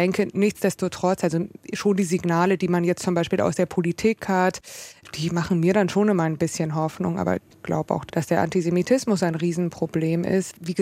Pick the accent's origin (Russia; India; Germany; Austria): Germany; Munich, Bavaria; Ich bin ja Münchnerin.